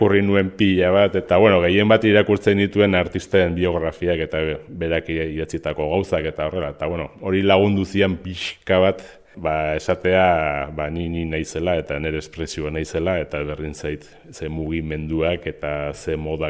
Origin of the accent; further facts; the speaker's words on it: Hernani, Basque Country, Spain; Hernanikoa naiz eta Hernanin bizi naiz.